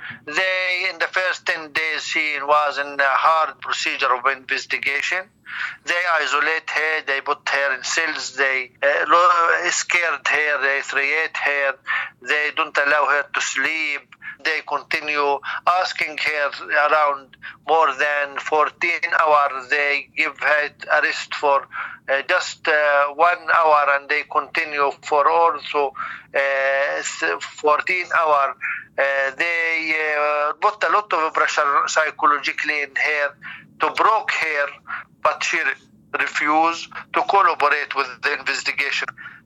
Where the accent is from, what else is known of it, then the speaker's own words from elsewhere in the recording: Nabi Saleh, Ramallah and al-Bireh Governorate, Palestine; I am from Palestine, Ramallah, Nabi Saleh village.